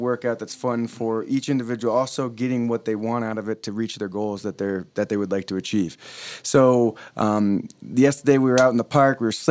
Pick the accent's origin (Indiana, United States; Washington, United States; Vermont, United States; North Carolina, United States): Vermont, United States; moved away; Honestly, I love the weather here. I'm from Vermont.